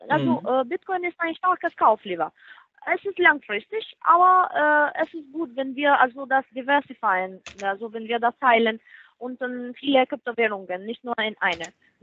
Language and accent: German; Canada; German is a second language; now in England; Aber ich komme aus Kanada.